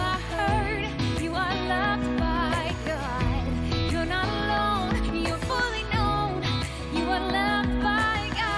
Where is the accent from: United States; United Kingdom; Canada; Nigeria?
Canada; And I think that's really connected us as Canadian women, our love for them.